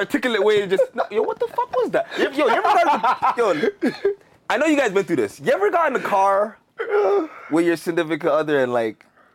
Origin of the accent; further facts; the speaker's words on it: Jamaica; I'm Jamaican.